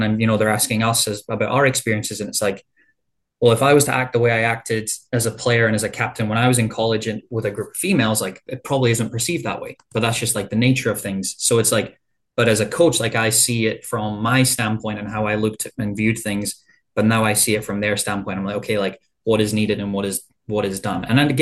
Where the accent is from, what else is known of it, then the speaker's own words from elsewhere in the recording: Scotland, United Kingdom; also born or lived in United States; Like growing up in Scotland